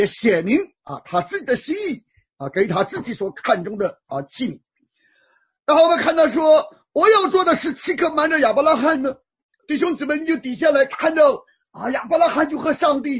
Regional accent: China; 你到美国人做到家做客，我们中国人给你杯热水啊

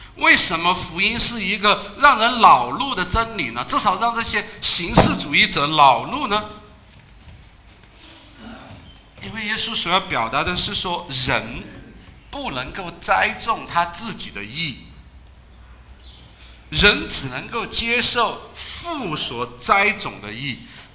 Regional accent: Chengdu, Sichuan, China; 我们成都人特别的在乎这个什么

